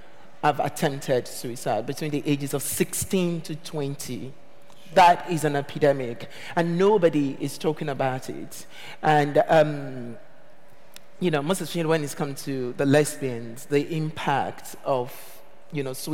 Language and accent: English; Nigeria; moved away; And I didn't grow up in this country. And going back to what Ben was saying, I grew up in Nigeria